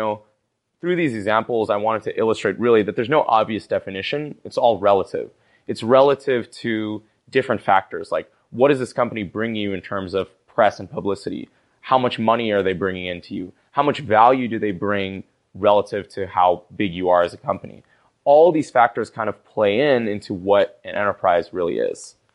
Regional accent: California, United States; You know, goes without saying, I grew up in the Bay Area. I'm a huge fan of Bay Area sports, 49ers and Warriors.

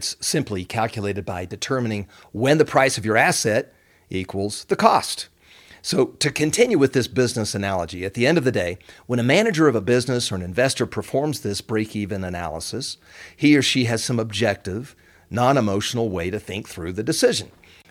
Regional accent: Colorado, United States; In my home state of Colorado, over 70% are vaccinated

